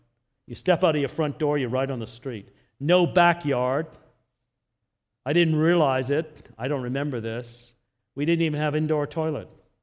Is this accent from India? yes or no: no; England, United Kingdom; born there; I was born in England.